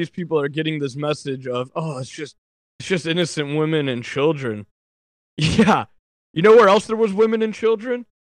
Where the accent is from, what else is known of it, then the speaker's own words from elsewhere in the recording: United States; I'm for America. I am American.